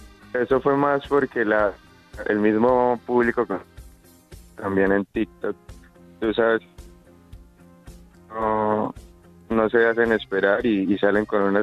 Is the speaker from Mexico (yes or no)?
no; Santander, Colombia; Ajá, yo soy santandereano.